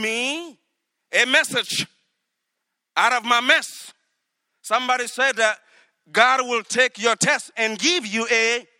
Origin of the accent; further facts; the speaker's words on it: Burkina Faso; So I was born in Burkina Faso. I grew up in Burkina Faso.